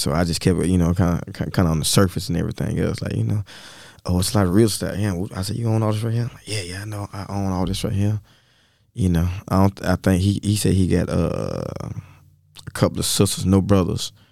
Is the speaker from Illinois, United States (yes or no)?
no; Lamar, South Carolina, United States; I was like, "I'm from Lamar."